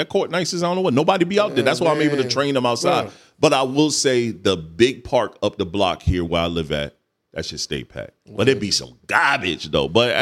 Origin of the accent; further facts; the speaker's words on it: Myrtle Beach, South Carolina, United States; And then when I started driving, dog, I was from Myrtle Beach. I took my boys to my old court that I used to play at in Myrtle Beach.